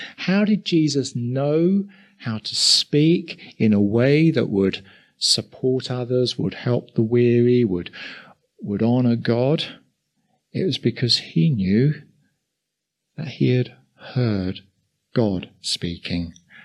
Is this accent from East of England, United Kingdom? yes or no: yes; East of England, United Kingdom; accent: Essex; Hopefully he won't get my Essex accent.